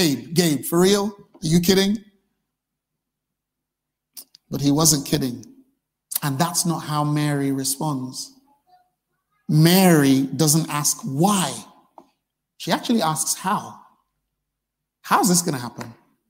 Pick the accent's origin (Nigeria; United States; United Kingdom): Nigeria; Because, you know, as a Nigerian, Nigerian children aren't really